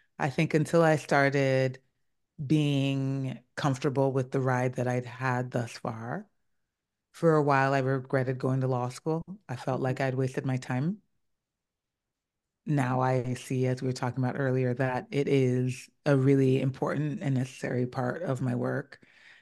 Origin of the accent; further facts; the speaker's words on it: Ghana; I'm from Ghana, and we have a language of proverbs that are written in symbols